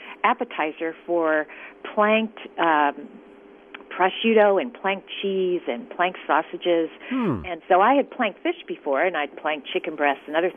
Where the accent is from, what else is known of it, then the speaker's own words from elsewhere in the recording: Cincinnati, Ohio, United States; or I know I grew up in Cincinnati. When I go back, you know, Cincinnati is really a great ice cream town.